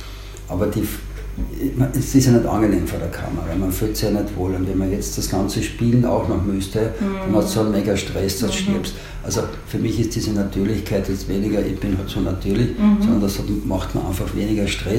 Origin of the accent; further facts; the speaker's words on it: Carinthia, Austria; ich komme natürlich aus Kärnten, wir sind alle als Ferialpraktikanten aufgewachsen.